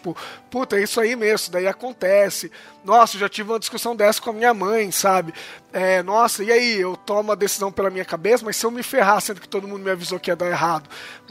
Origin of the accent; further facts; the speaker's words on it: São Paulo, Brazil; now in Londrina, Brazil; Sou paulista, mas também não sou um batubense como a galera de lá. Então hoje em dia eu sinto que eu não sou de lugar nenhum, assim.